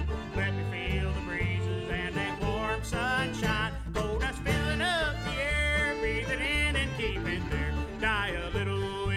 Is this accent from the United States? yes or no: yes; Fairmont, West Virginia, United States; I grew up in Fairmont, West Virginia, and you know, one of the main industries there was coal mining.